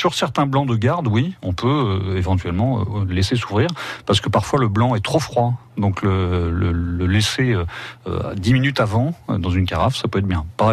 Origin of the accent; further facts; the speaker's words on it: Occitanie, France; Et c'est très important, surtout chez nous en Languedoc.